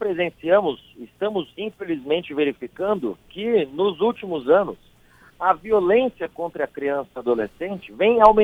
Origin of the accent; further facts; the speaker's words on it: Londrina, Paraná, Brazil; uma cidade perto da minha cidade natal, que é Londrina, no Paraná